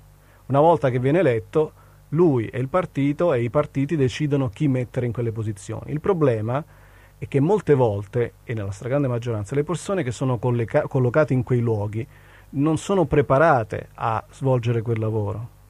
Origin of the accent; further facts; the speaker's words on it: Bologna, Emilia-Romagna, Italy; Io sono cresciuto a Bologna con un'altra idea della città, è da quando sono adolescente che vivo a Bologna. Sono cresciuto nel quartiere Pilastro, conosco che cos'è la vita dei quartieri popolari.